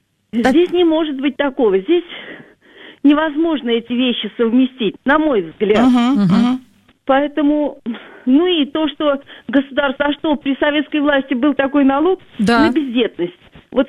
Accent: Moscow, Russia; Я из Москвы.

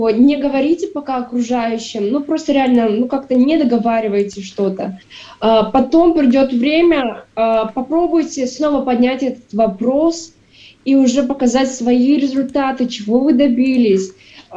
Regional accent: Kamensk-Uralsky, Sverdlovsk Oblast, Russia; меня просто взяли из Екатеринбурга, увезли в мой родной город. Ну, типа, я жила полгода в Каменске-Уральском

